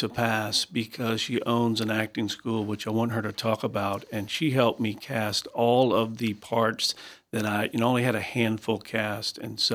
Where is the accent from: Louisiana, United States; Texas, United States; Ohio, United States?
Louisiana, United States; What better place than my home state? And I just feel that when you make a Louisiana production, much like Boston or New York, you really should use Louisiana people.